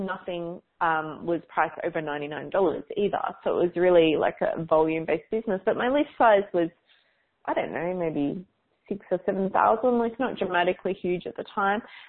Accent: Melbourne, Victoria, Australia; Melbourne, my hometown in Australia

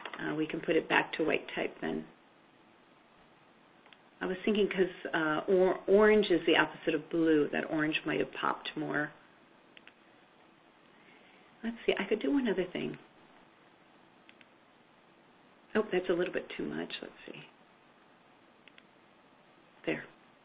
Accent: Minnesota, United States; I was living in Minnesota. I grew up in Minnesota, and was going to art school and doing some modeling on the side.

